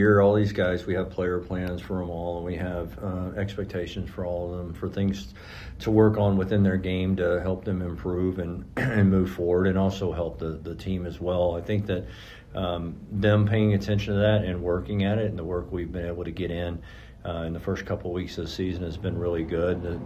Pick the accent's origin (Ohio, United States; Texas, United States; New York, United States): Texas, United States; I grew up in Texas, so everybody knows about San Antonio.